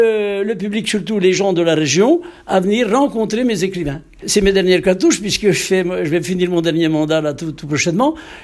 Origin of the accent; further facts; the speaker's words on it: Normandy, France; même chez nous en Normandie.